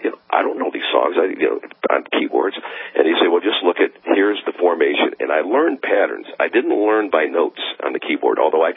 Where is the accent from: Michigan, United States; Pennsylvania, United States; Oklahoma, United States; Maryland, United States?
Michigan, United States; Detroit; You know, I'm a car nut. I grew up in Detroit, and there was a time as a kid I could look down the one of the main streets, and I could, any car that was coming down, I could tell the profile.